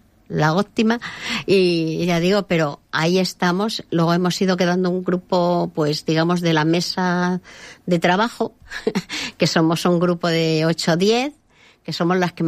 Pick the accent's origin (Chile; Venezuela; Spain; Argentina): Spain; Benidorm, Valencian Community; Somos casi 3.000 camareras en Benidorm, iba a decir mi pueblo, somos casi 3.000 camareras en Benidorm.